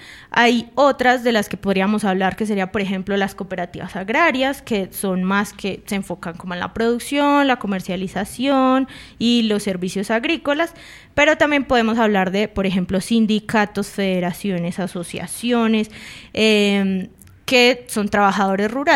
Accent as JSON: {"language": "Spanish", "town": "Yolombó", "region": "Antioquia", "country": "Colombia", "tie": "born or raised there", "said": "allá en Antioquia, en Yolombó, de donde yo vengo, donde nací, donde está toda mi familia"}